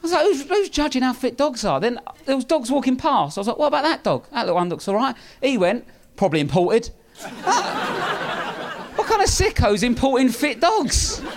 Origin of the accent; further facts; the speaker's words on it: Lewisham, London, United Kingdom; I'm from Southeast London, Lewisham.